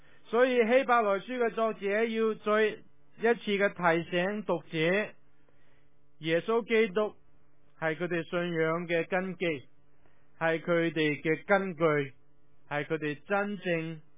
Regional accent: China; 尤其是对我哋中国人嚟讲，我哋最了不起或者我哋就系、烧香

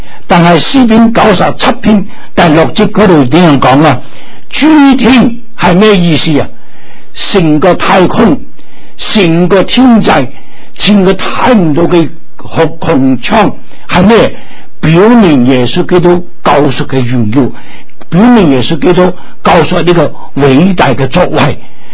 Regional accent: China; 所以我们中国人有一个成语啊，叫做什么？

